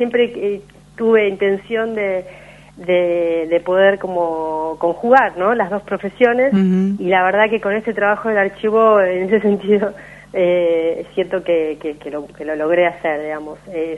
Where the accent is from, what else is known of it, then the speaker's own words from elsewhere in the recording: Bahía Blanca, Buenos Aires Province, Argentina; born there; No, yo nací en Bahía Blanca, más hacia el sur. Nací en Bahía Blanca y me trasladé a Buenos Aires para estudiar antropología.